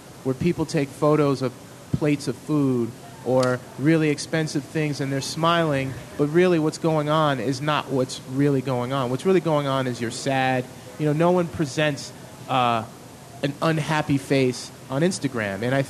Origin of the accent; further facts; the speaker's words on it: New York City, New York, United States; growing up in New York City, in the 70s, 80s, you could look at someone and based on how they were dressed, this person is from Brooklyn, this person is from Queens.